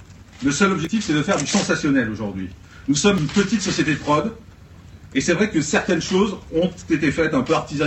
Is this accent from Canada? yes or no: no; Corsica, France; Vous savez, je suis corse.